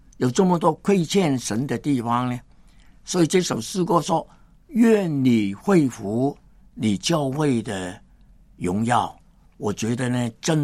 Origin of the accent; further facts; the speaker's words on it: China; 那这个是最可怕的淫乱，我们中国人叫乱伦。